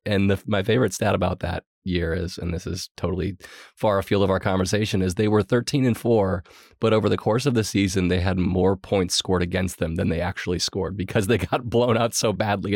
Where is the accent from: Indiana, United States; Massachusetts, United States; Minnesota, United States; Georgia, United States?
Minnesota, United States; Eden Prairie; I did. I grew up in the Minneapolis suburbs.